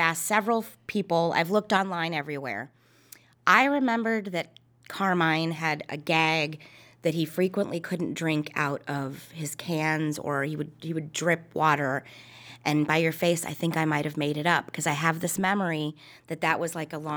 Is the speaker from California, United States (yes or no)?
yes; San Francisco, California, United States; Well, I grew up in San Francisco